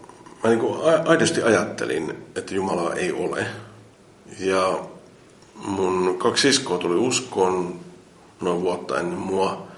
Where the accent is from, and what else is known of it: Keuruu, Central Finland, Finland